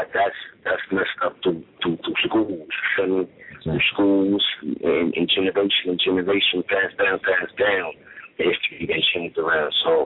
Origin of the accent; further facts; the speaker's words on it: New York, United States; just because I'm from New York like them, you know, I'm trying to do it like them.